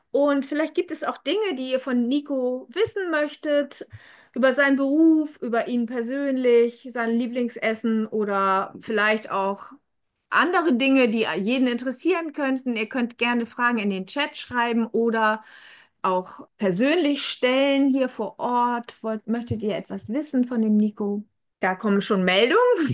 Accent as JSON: {"language": "German", "region": "Hamburg", "country": "Germany", "said": "Ich komme aus Hamburg."}